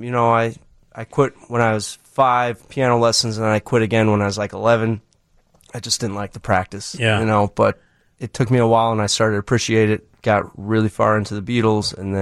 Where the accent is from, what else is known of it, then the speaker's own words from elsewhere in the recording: Rockford, Illinois, United States; I'm from Rockford.